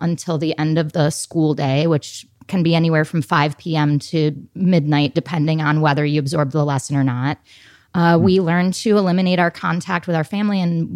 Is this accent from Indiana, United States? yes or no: yes; Gary, Indiana, United States; From Gary, Indiana.